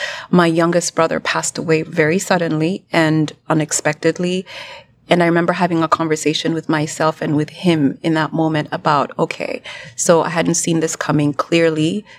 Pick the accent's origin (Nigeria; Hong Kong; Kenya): Kenya; moved away as an adult; now in United States; ultimately as a news anchor for several years in my home country, Kenya, and then ultimately immigrated to the United States